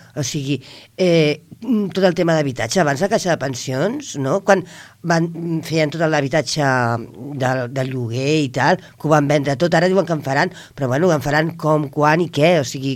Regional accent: Barcelona, Catalonia, Spain; now in Falset, Spain; soc de Barcelona. Jo diré com el Jordi Pujol deia, que català és tot aquell que treballa i viu a Catalunya. Jo soc de Falset perquè treballo i visc a Falset, no? Em sento de Falset.

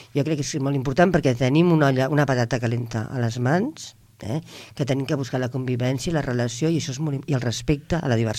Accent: Barcelona, Catalonia, Spain; now in Falset, Spain; soc de Barcelona. Jo diré com el Jordi Pujol deia, que català és tot aquell que treballa i viu a Catalunya. Jo soc de Falset perquè treballo i visc a Falset, no? Em sento de Falset.

